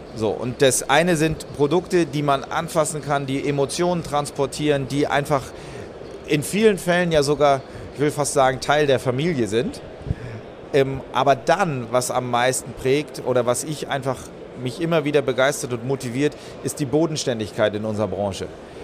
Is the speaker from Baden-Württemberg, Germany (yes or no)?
no; Schleswig-Holstein, Germany; ursprünglich komme ich ganz oben auch aus Schleswig-Holstein. Bin in Oldenburg in Holstein zur Schule gegangen, in Ostholstein groß geworden, auf einem landwirtschaftlichen Betrieb.